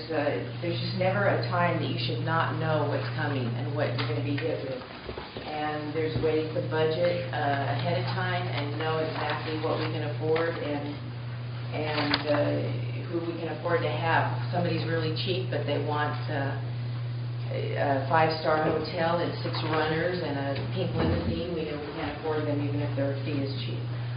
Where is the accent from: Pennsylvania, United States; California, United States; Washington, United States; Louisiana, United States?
Washington, United States; Freeland; I'm from Whidbey Island, 5062 Honeymoon Bay Road in Freeland.